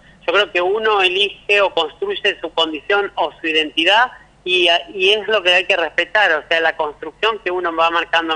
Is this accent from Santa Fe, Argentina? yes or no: yes; Santa Fe, Argentina; saben que yo soy santafesina y aquí me quedo